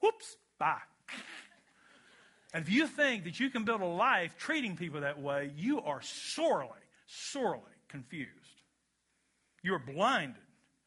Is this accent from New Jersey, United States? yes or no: no; Kentucky, United States; I'm a guy. I'm an American. I'm a Christian. I'm from Kentucky.